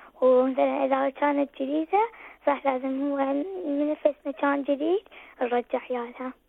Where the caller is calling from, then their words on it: Iraq; من العراق.